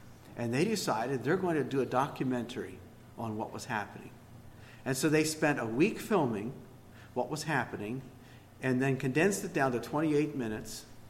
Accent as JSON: {"language": "English", "region": "Pennsylvania", "country": "United States", "tie": "born or raised there", "said": "I was born in 1953. And I was born near Harrisburg, Pennsylvania, in what is called the Old Mennonite Church, or Lancaster Conference, to be specific."}